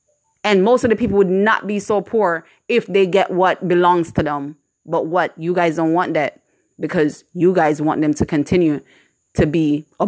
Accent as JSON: {"language": "English", "country": "Jamaica", "moved": "yes", "said": "I went to Stroughton to live for a little while. Then I went to Foga. And I leave from Foga and went overseas. So yes, I am a Jamaican. I was born in Jamaica."}